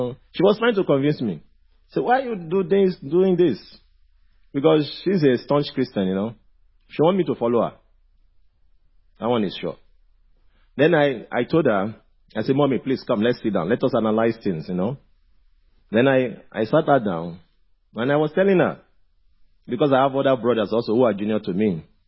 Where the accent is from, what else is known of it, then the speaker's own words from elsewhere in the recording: Nigeria; English is a second language; Like from where I'm coming from Nigeria, you know.